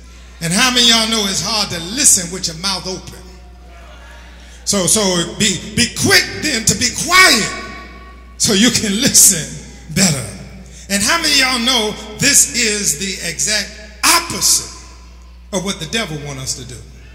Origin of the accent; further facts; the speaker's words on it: New York, United States; accent: New York; My New York accent might be messing this up for your ear.